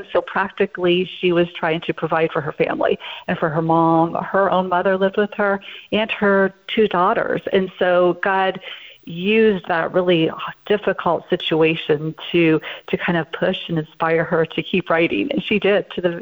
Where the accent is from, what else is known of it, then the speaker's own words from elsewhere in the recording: Ohio, United States; I grew up in Ohio, and we lived out in kind of what is known as Amish country now.